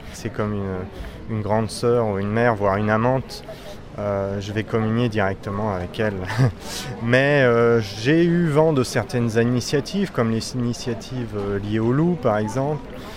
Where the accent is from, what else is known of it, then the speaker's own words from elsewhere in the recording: Valence, Auvergne-Rhône-Alpes, France; born there; je suis né à Valence